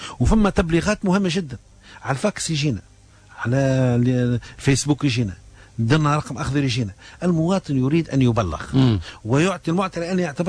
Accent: Sousse, Sousse Governorate, Tunisia; وسوسة أنا قريت فيها، أنا ولد سوسة راني.

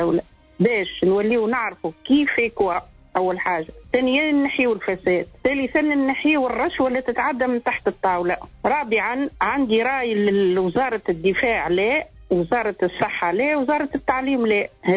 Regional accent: Tunisia; أنا مواطنة تونسية

